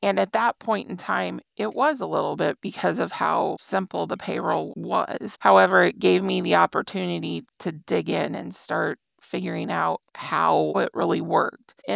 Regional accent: Iowa, United States; where I landed at a position for a small not-for-profit in my home state of Iowa.

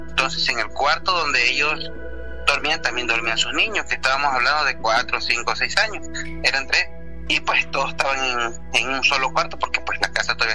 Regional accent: Macuspana, Tabasco, Mexico; Yo soy del municipio de Macuspana, Tabasco, a 50 minutos de la capital.

